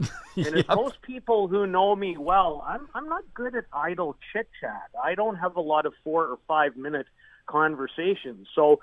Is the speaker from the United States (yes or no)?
no; Saskatoon, Saskatchewan, Canada; now in Estevan, Canada; I was from Saskatoon. I moved into this town named Estevan.